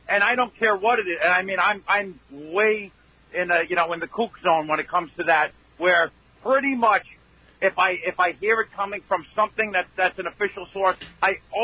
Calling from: Queens, New York, United States; I'm calling you from the Long Island Expressway.

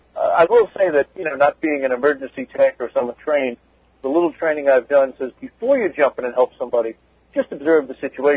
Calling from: Stony Brook, New York, United States; I'm from Stony Brook.

